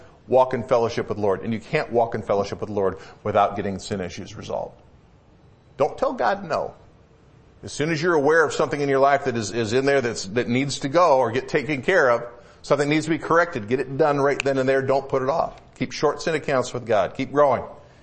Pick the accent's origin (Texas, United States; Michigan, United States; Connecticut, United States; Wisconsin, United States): Michigan, United States; And when I was back out east, I grew up in Michigan. And I was visiting my mom